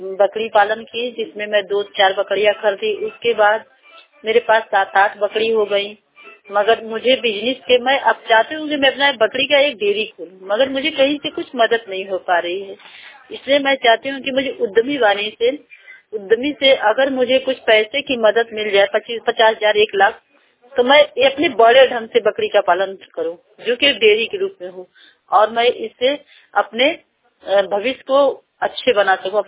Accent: Mirzapur, Uttar Pradesh, India; मैं नारायणपुर की रहने वाली, जिला मिर्जापुर, मधुआ ब्लॉक, पोस्ट जमुआ से बोल रही हूँ। मैं बहुत गरीब परिवार से हूँ।

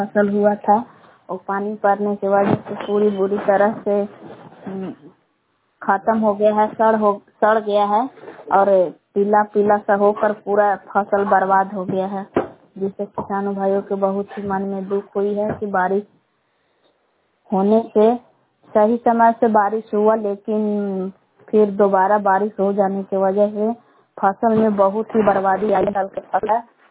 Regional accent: Bela, Bihar, India; ग्राम बेला जिला कैमूर बबुआ के निवासी हूँ।

